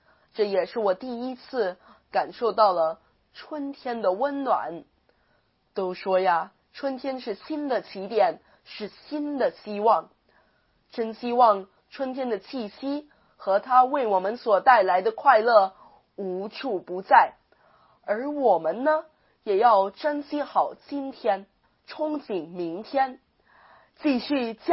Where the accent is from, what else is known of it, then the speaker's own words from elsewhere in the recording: Philippines; ，今年13岁。我虽然从小就生活在海外，但是也回国好几次了。我呢，去过祖籍地福建